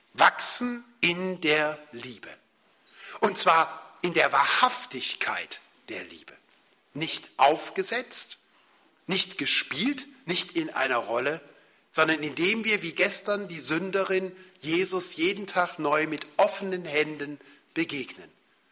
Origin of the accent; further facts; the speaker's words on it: Cologne, North Rhine-Westphalia, Germany; Und ich war tief gerührt als Kölner.